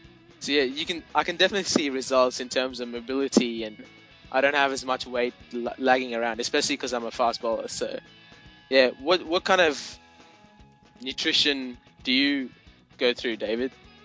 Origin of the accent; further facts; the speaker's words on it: Australia; from Australia.